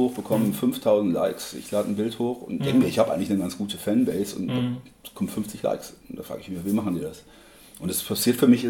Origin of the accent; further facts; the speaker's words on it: Heidelberg, Baden-Württemberg, Germany; ich komme aus Heidelberg.